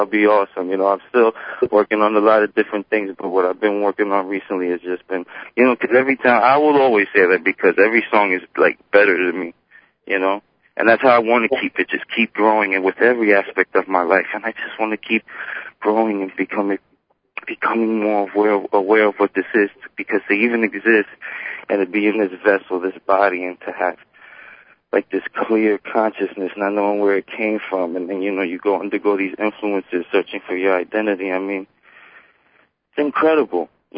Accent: New York, United States; I'm just a New Yorker over here. I'm only 23, and I'm just living my life.

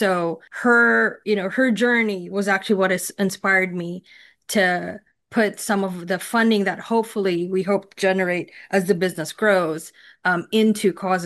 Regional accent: Philippines; as a Filipina, there are many people that work around the world

